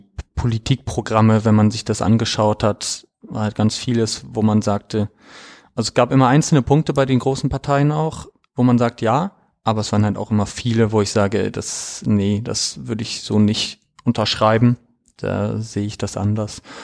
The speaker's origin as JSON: {"language": "German", "region": "Lower Saxony", "country": "Germany", "tie": "born there", "also_born_or_lived": "Mannheim / Oldenburg", "lives_now": "Dortmund, Germany", "said": "Ich bin mittlerweile 33 Jahre jung oder alt, wie man es nimmt. Ich wohne in Dortmund seit circa 10 Jahren, komme gebürtig aus dem Raum Niedersachsen, aus einem sehr ländlichen Raum."}